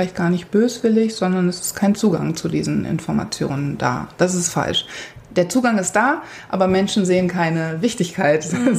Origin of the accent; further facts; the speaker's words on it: Germany; moved away; Ich bin in Deutschland groß geworden und habe da den Großteil meiner Karriere verbracht.